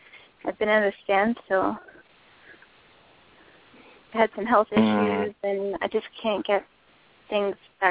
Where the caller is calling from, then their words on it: New Jersey, United States; I'm calling from New Jersey.